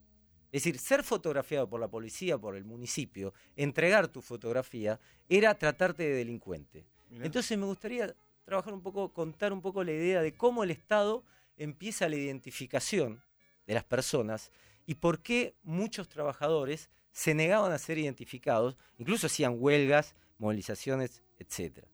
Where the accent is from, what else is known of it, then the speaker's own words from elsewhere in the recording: Argentina; Que es lo que nosotros como argentinos no podemos creer.